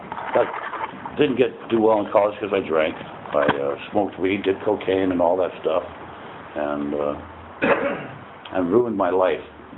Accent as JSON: {"language": "English", "town": "Studio City", "region": "California", "country": "United States", "tie": "born there", "said": "You know, I was born in Studio City, California, upper middle class family."}